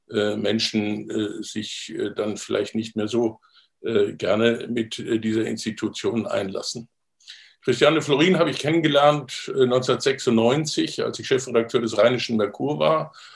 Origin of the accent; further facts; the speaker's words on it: Coburg, Bavaria, Germany; in meiner Heimatgemeinde in Coburg in Franken. Mein Großvater, also der Vater meines Vaters, war evangelischer Pfarrer, mein Urgroßvater auch. Und so ist in unserer Familie eigentlich eine lange protestantische Tradition.